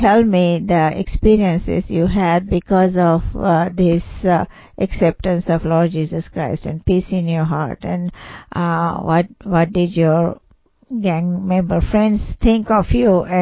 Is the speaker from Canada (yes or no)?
no; Maharashtra, India; from Chandrapur, India, Maharashtra, of course, because I say that with pride because I'm from Maharashtra.